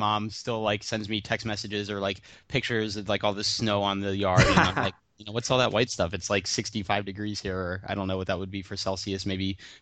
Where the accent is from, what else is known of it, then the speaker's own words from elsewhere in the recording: United States; I'm from America and our national pastime is baseball